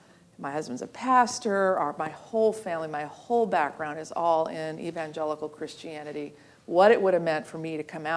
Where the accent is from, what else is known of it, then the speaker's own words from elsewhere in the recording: Missouri, United States; Like I said, I grew up in Missouri and didn't know a thing.